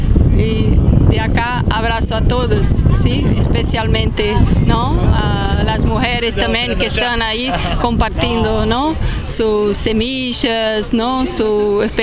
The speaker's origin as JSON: {"language": "Spanish", "country": "Brazil", "second_language": "Spanish", "said": "de Brasil, vivo en Pernambuco y acá doy un saludo muy especial a el colectivo, ¿no?"}